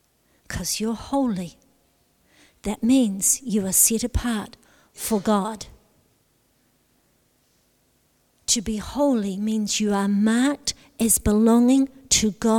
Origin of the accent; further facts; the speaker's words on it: Otago, New Zealand; For me, growing up in Central Otago